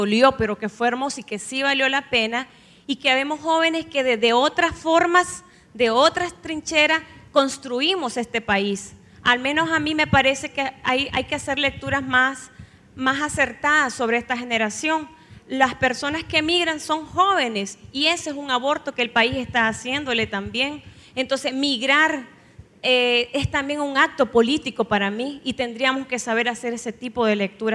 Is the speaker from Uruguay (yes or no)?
no; Chinandega, Nicaragua; soy de Chinandega